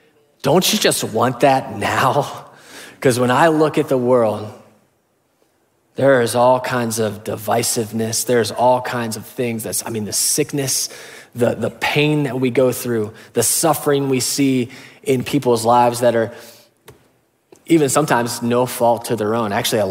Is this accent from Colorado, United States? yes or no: no; Beavercreek, Ohio, United States; from Beaver Creek. I live in Ohio and in the United States, in North America, on planet Earth.